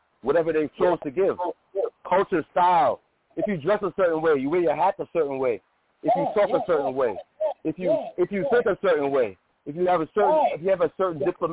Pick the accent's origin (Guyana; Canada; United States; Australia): Guyana; I'm Guyanese. I'm from Guyana, South America.